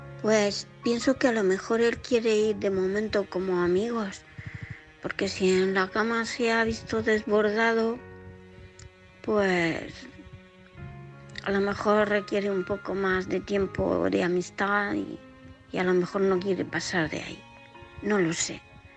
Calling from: Murcia, Region of Murcia, Spain; de Murcia.

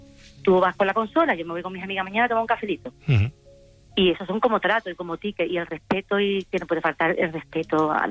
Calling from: Marbella, Andalusia, Spain; Mira, soy de Marbella, de Málaga.

